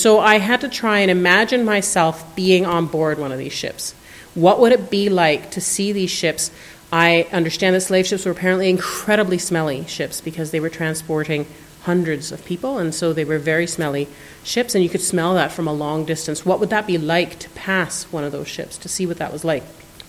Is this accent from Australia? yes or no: no; Alberta, Canada; also born or lived in Newfoundland; I grew up in Alberta. Ain't no ocean to be found anywhere in Alberta, right?